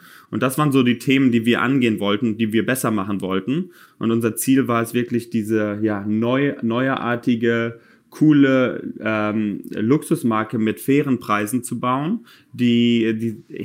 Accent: Dortmund, North Rhine-Westphalia, Germany; Ich komme aus Dortmund

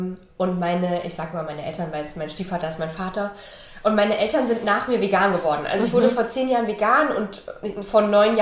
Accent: Hesse, Germany; also born or lived in East Germany; Ich bin im Osten geboren. Und in Westdeutschland, in der Nähe von Frankfurt, aufgewachsen. Bin noch in der DDR geboren und wir sind nach der Wende, da war ich 2 Jahre alt, sind wir in den Westen gegangen.

